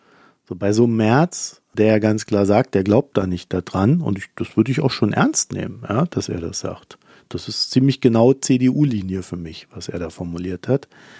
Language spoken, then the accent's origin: German; East Germany, Germany; Also ich bin in der DDR groß geworden, danach in einem Westdeutschland, das auch nicht mehr existiert.